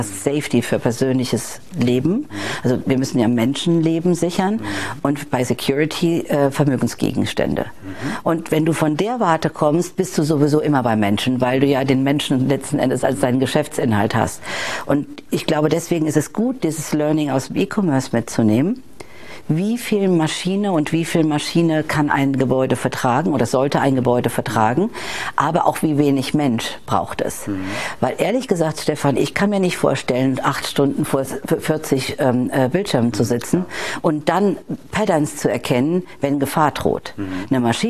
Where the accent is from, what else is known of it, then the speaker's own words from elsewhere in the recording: Rhineland-Palatinate, Germany; born there; ich komme ja gebürtig aus Rheinland-Pfalz